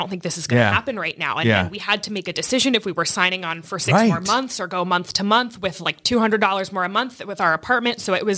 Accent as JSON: {"language": "English", "region": "New Jersey", "country": "United States", "said": "And, you know, it's interesting because I'm from New Jersey, so cost of living there is obviously very different than here."}